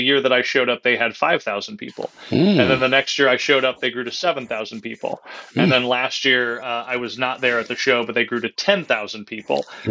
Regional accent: Chicago, Illinois, United States; I'm going to be doing Fan Expo Chicago, which is another one of my hometown shows. I'm from the Chicago area

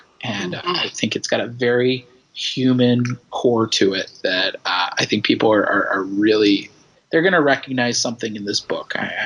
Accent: Los Angeles, California, United States; There's a possibility that I might be doing LA Comic Con here in my hometown in LA.

